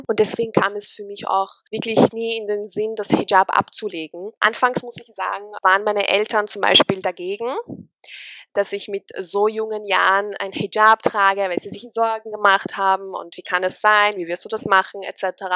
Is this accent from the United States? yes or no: no; Austria; Ich bin 25 Jahre alt. Oh Gott, fühle ich mich alt. Ich bin Österreicherin mit tunesischen Wurzeln.